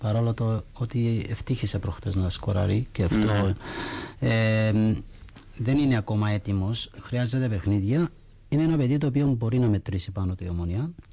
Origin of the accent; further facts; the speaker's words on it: Cyprus; Σημαίνει επειδή είμαι Κύπριος πρέπει να παίζω.